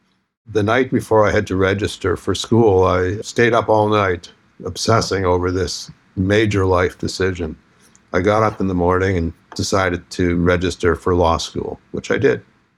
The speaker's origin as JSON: {"language": "English", "town": "Winnipeg", "region": "Manitoba", "country": "Canada", "tie": "born or raised there", "said": "I was a kid who grew up in Winnipeg, Manitoba. I'm still Canadian."}